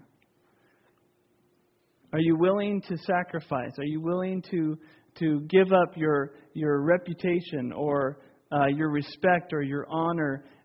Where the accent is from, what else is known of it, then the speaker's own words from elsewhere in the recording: India; Sometimes my thoughts would wander to growing up in India and being raised in the Hindu faith. My mother was a priestess in a temple, and as a boy I believed that the gods had given me favor. I was born as a Brahmin, the highest caste of priests.